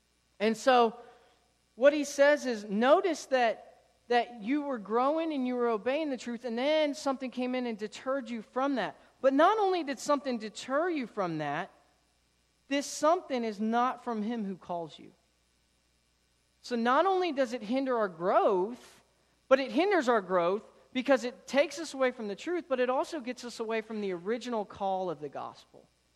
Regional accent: Florida, United States; Now, if you know my story, you know I'm from Florida. It's flat in Florida.

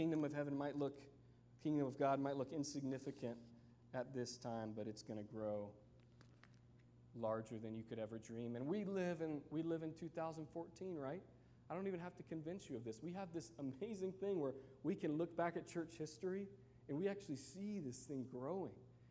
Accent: United States; born there; You know, I was born in 1983 in America.

